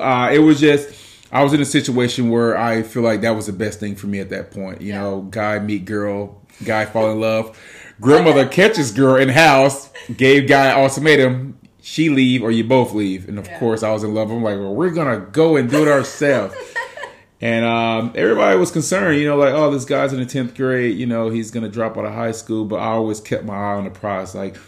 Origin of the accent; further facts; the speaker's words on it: Mobile, Alabama, United States; also born or lived in Los Angeles, California; Born and raised in Mobile, Alabama. Went off to South Central LA for a little bit of high school.